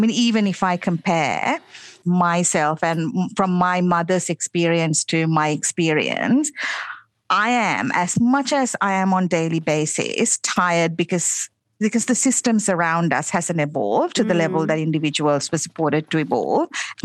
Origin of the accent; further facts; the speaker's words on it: Sri Lanka; moved away as an adult; I grew up in Sri Lanka and until I came here as a young adult, and I'm a first generation migrant.